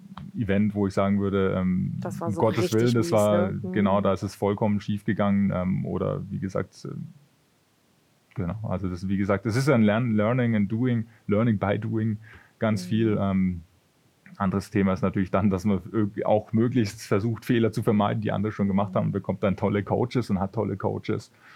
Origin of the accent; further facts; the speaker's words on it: Würzburg, Bavaria, Germany